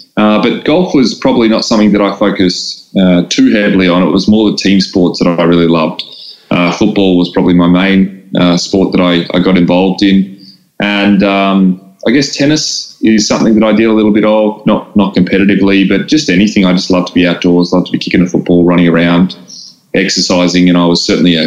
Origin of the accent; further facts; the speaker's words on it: Sandringham, Victoria, Australia; I was born and raised in Melbourne, up at the Mercy Hospital. I was born and grew up in Sandringham, which is only around about 30 to 40 minutes southeast of Melbourne, just a short drive.